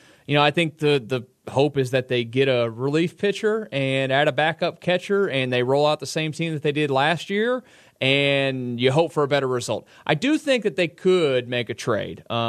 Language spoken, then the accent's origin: English; Houston, Texas, United States; I think I go back to me growing up in Houston and being an Astros fan.